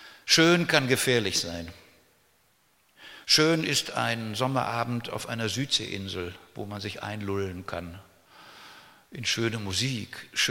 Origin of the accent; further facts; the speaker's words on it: North Rhine-Westphalia, Germany; Und ich bin in einer Ostpreußengemeinde bei Recklinghausen aufgewachsen